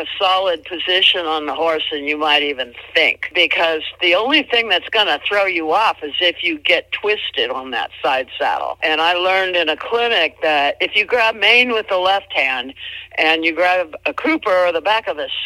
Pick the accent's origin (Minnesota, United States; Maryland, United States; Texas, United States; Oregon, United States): Minnesota, United States; Minneapolis; born there; And I was born in Minneapolis in 1950.